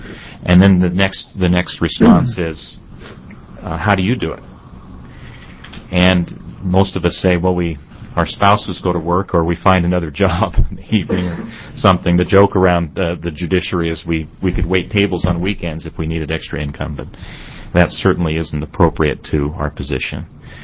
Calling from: Oregon, United States; I come to you today from the Rogue Valley, Southern Oregon.

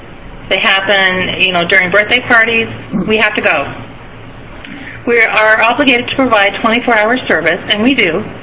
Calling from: Condon, Oregon, United States; I'm now calling from Condon, but I live in Spray. And Spray is in the community of Wheeler County, which has, they say, more cows than people

